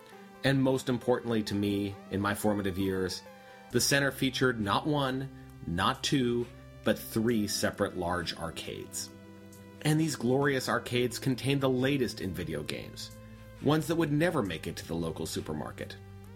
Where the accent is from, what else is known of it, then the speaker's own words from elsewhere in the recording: Denver, Colorado, United States; I grew up in the Denver area during the 1980s, and we didn't have too many arcades in the neighborhood.